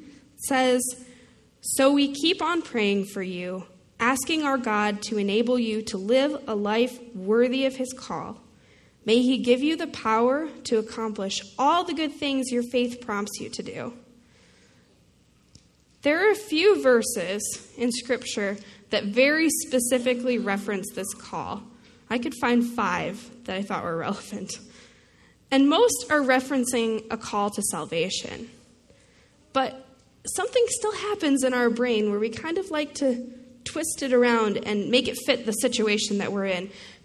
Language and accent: English; United States; The lens through which I see the world is impacted by being American, by being a female, by having small town origins, by being raised Mennonite, and so on and so forth.